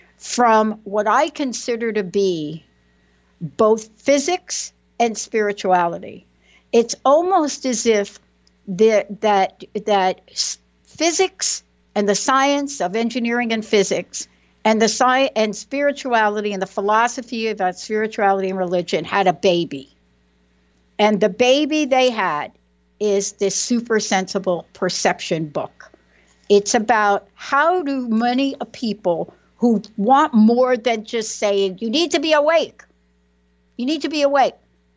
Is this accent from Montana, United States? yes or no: no; New York City, New York, United States; Like, it's like I grew up in New York City.